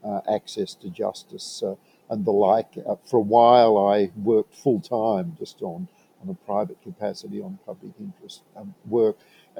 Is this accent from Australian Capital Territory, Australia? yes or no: yes; Canberra, Australian Capital Territory, Australia; Margaret, I was born in Canberra, and indeed I have a connection extending even longer. My father was born in Canberra in 1920